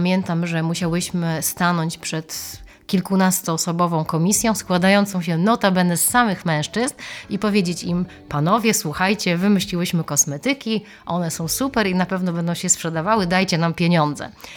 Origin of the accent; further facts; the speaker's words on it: Szczecin, West Pomeranian Voivodeship, Poland; ja jestem lokalną patriotką i dla mnie to jest ważne, żeby pokazywać, że my jesteśmy ze Szczecina.